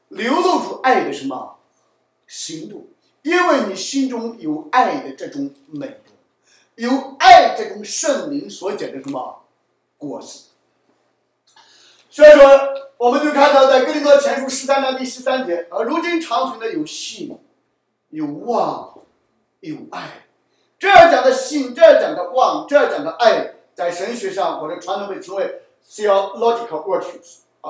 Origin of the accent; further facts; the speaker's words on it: China; 我说我本身就是来自大陆。